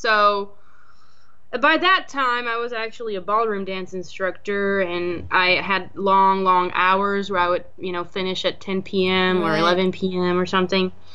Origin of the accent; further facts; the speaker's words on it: Belgium; first language French; English is a second language; Yes, because I, you know, in Belgium, my first language was French.